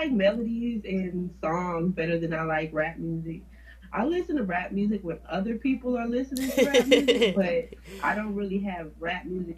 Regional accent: Jacksonville, Florida, United States; also born or lived in Philippines / Virginia Beach / New Orleans; I'm not from Jacksonville, but I was raised in Jacksonville. I was born in the Philippines. My mom's Filipino, and I lived in Virginia Beach, and I lived in New Orleans, but I was raised here in Jacksonville.

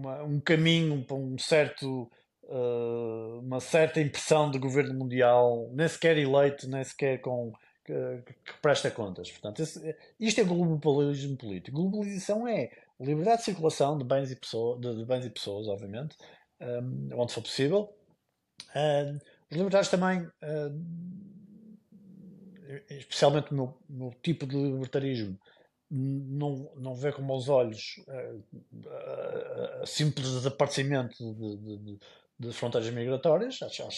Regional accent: Portugal; porque nós somos portugueses, não somos cidadãos do mundo, somos portugueses

